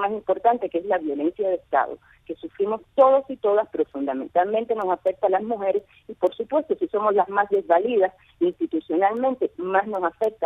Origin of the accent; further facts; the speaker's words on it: Cuba; como cubana de Cuba